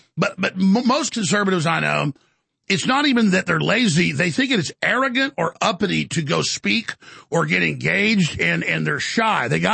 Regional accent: Texas, United States; Because I love Texas. I'm from Texas, proud of Texas

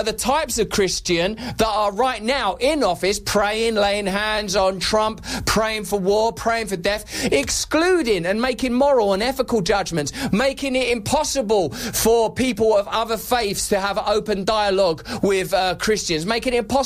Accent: England, United Kingdom; because I'm an Englishman in your beautiful country.

